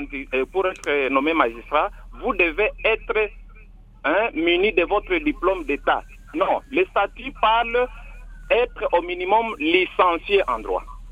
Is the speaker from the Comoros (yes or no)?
no; Lubumbashi, Haut-Katanga, DR Congo; now in Kinshasa, DR Congo; je suis présentement à Kinshasa, je suis venu de Lubumbashi.